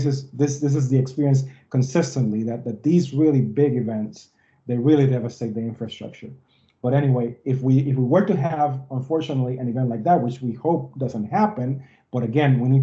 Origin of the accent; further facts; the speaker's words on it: Puerto Rico; I'm from Puerto Rico, and in Puerto Rico, we had a hurricane.